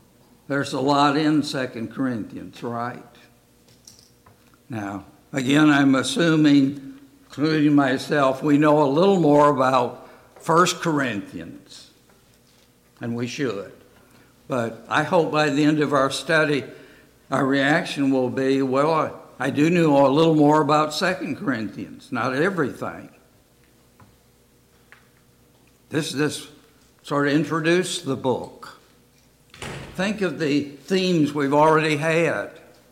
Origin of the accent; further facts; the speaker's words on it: Detroit, Michigan, United States; Now, I grew up in Detroit, Michigan, and I will have to say I liked the new cars and the new car smell